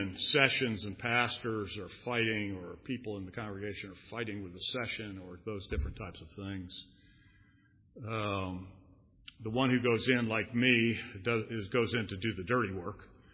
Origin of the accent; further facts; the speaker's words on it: Ireland; Being Irish